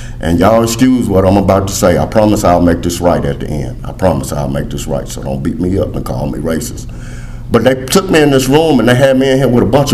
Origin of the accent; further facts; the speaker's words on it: Huntsville, United States; I was born and raised in Huntsville. Like I said, I was born in the projects.